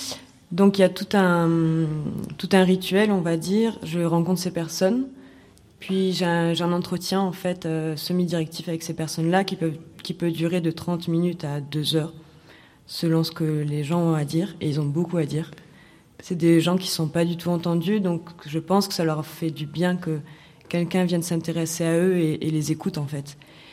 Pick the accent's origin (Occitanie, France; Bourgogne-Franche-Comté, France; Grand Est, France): Occitanie, France; Toulouse; j'ai principalement travaillé en Occitanie, parce que je viens de Toulouse